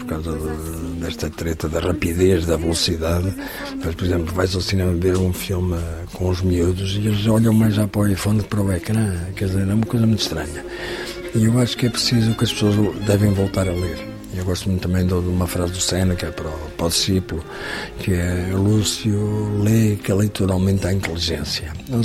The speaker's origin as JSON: {"language": "Portuguese", "country": "Portugal", "said": "sou português, vivo em Portugal"}